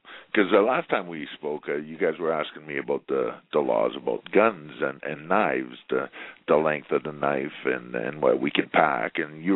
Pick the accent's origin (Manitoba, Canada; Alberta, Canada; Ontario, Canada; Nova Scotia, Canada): Ontario, Canada; Windsor; I was raised in Windsor, Ontario, and we used to, Detroit's right across the river